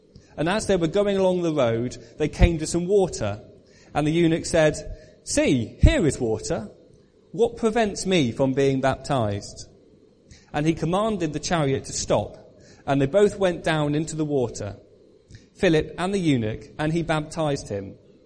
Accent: Upton-upon-Severn, West Midlands, United Kingdom; my kind of church I grew up in Upton-upon-Severn in Worcestershire.

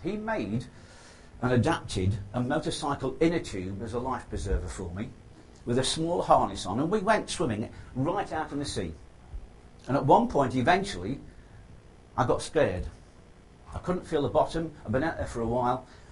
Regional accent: Yorkshire and the Humber, United Kingdom; I come from North Lincolnshire, the other side of the country almost, on the eastern part of the UK, and we always got bad winters

